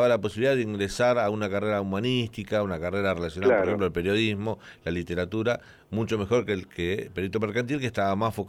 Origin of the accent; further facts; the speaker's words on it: La Matanza, Buenos Aires Province, Argentina; cualquier chico de nuestro barrio, yo me crié en La Matanza, imagínate, y sí, yo también fui a un colegio, fui al Colegio Normal Mariano Echegaray.